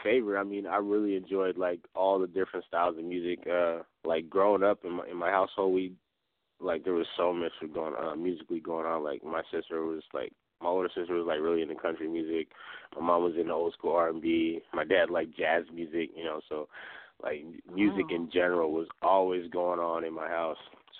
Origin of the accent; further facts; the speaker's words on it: Seattle, Washington, United States; born there; And I was born in Seattle, so I was in Tacoma at the time.